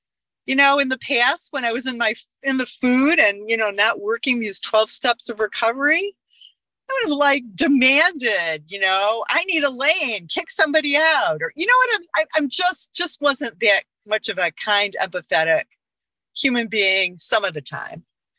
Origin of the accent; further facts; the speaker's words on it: Detroit, Michigan, United States; I'm from Detroit and so excited to go and see my family, et cetera, et cetera, et cetera, celebrate the wedding.